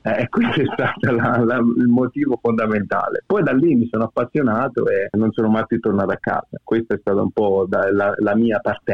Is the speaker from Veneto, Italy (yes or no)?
no; Lanciano, Abruzzo, Italy; sono nato e cresciuto in Abruzzo, a Lanciano, e sono stato uno dei pochi della mia famiglia a studiare.